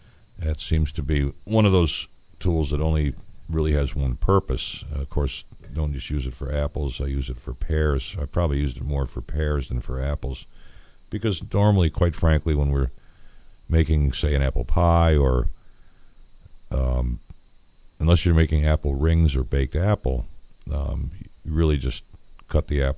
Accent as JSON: {"language": "English", "region": "New York", "country": "United States", "said": "Of course, I'm from New York State. There are, you know, more varieties are available up there."}